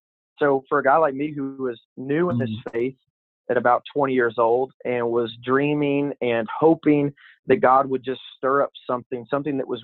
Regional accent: Little Rock, Arkansas, United States; moved away as an adult; now in Myrtle Beach, United States; I'm from Little Rock, Arkansas, so born and raised there. I moved to Myrtle Beach, South Carolina. Coastal Carolina University is where I went to college, so I moved out here for that years back. And so now I'm in Myrtle Beach.

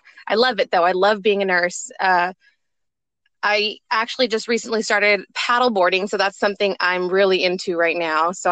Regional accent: San Antonio, Texas, United States; I am from San Antonio, Texas.

